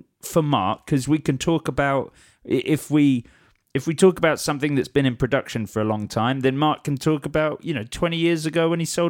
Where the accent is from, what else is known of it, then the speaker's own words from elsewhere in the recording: Watford, East of England, United Kingdom; I'm from Watford